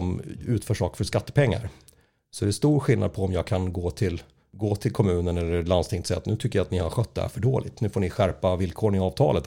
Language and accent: Swedish; Västerås, Västmanland County, Sweden; Jag är uppvuxen i Västerås